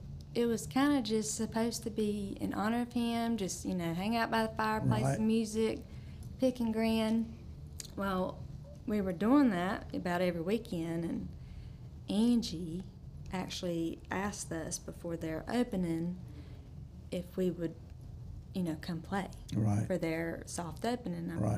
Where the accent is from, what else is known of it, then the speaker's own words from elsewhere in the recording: Shelby, North Carolina, United States; I was born and raised here in Shelby, North Carolina, and so proud of it.